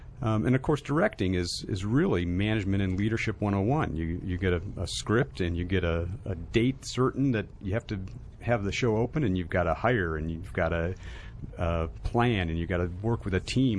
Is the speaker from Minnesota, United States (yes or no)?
yes; Minneapolis, Minnesota, United States; Grew up in Minneapolis, Minnesota, cold country.